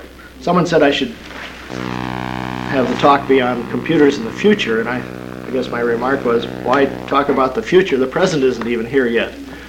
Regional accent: Minneapolis, Minnesota, United States; from Minneapolis.

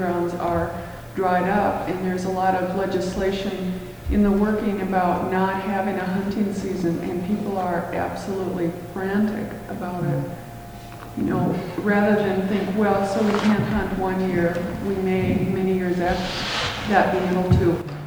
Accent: Midwest, United States; I'm from the Midwest, and this is a very dry year

